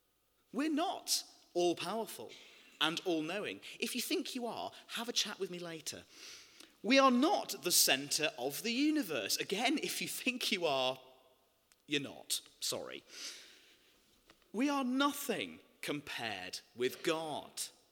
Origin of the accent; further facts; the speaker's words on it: United Kingdom; But then at the end of the day, we're British.